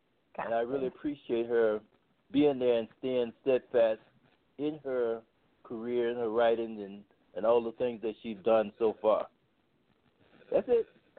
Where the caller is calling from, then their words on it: Chattanooga, Tennessee, United States; I'm in Chattanooga, Tennessee right now.